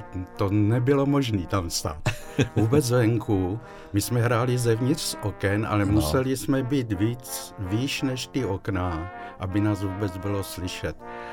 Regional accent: South Moravian Region, Czechia; Pocházím vlastně z Jižní Moravy

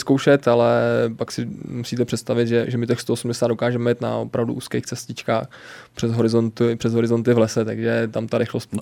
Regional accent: Hradec Králové Region, Czechia; já pocházím vlastně od Rychnova nad Kněžnou

